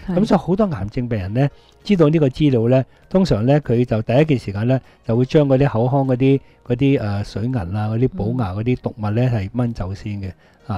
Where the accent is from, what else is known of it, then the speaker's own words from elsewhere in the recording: Hong Kong; 所以你睇到一般日本人嗰啲时装店咧，嗰啲食嗰啲衣服咧系我哋香港人都唔系好揾得啱噶